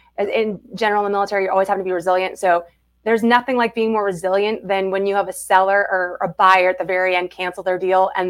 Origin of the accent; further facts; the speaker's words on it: Austin, Texas, United States; We're from Austin, but I'll cheer for them.